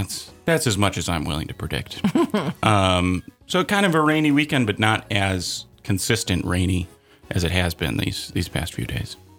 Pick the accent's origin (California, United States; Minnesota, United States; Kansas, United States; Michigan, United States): Minnesota, United States; I don't care much for the White Sox because I'm from Minnesota